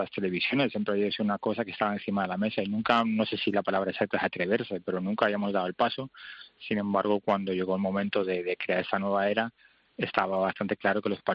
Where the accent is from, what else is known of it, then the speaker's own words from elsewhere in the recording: Spain; como buen español